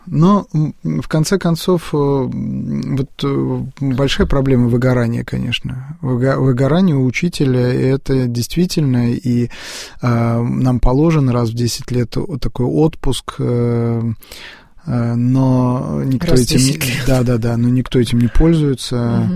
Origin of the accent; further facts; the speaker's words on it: Moscow, Russia; я коренной москвич, родился на Красносельской, Нижней Красносельской улице